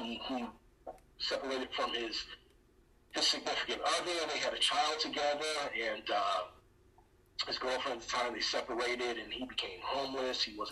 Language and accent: English; Detroit, Michigan, United States; I'm from Detroit.